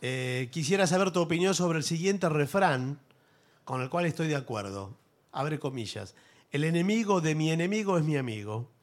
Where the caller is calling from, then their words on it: San Justo, Buenos Aires Province, Argentina; de San Justo.